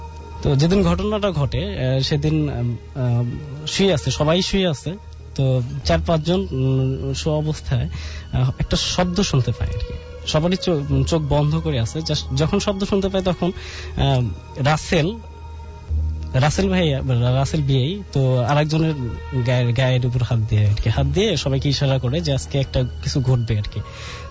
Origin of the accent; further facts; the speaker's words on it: Belkuchi, Rajshahi Division, Bangladesh; now in Dhaka, Bangladesh; জি আমার বাড়ি সিরাজগঞ্জ জেলার বেলকুসি থানার আগুরিয়া গ্রামে। আমি এসেছি দক্ষিণ পীরবাগ আমতলা মিরপুর ঢাকা থেকে।